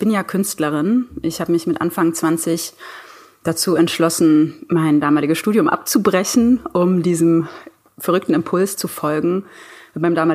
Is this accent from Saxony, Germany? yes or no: no; Bavaria, Germany; also ich komme aus dem Allgäu, aus einer Familie, die wirklich absolut null Bezug zur Kunst hat.